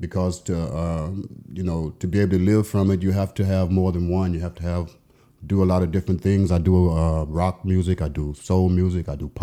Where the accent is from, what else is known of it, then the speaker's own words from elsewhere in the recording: Chapel Hill, North Carolina, United States; now in Berlin, Germany; I come from Chapel Hill, North Carolina. I came here. Well, I came to Germany. I was in Karlsruhe in the army. And I came here because I got married and two children and making music.